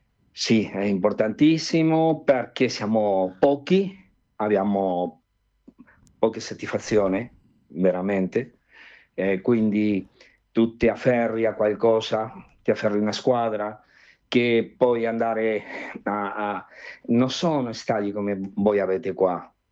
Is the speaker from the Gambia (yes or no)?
no; Montevideo, Uruguay; Italian is a second language; now in Italy; Noi siamo cresciuti anche Ángel Galcerano abitava in quei quartieri, in la curva di Maroñas, dove c'era pieno di italiani